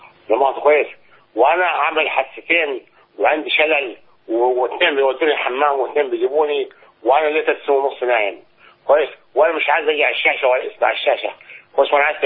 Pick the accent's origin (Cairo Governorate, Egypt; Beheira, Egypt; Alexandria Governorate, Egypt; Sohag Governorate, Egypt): Sohag Governorate, Egypt; انا من صعيد.